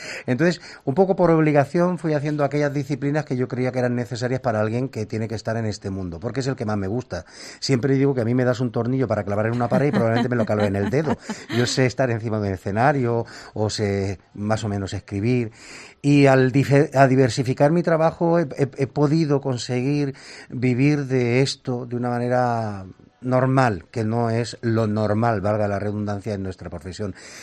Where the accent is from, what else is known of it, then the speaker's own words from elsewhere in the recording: Albacete, Castilla-La Mancha, Spain; Entonces no me costaba nada hablar bien de mi tierra, porque la verdad la siento. Es cierto que hay gente que no tiene ese sentimiento de pertenecer a algún sitio, pero yo sí lo tengo.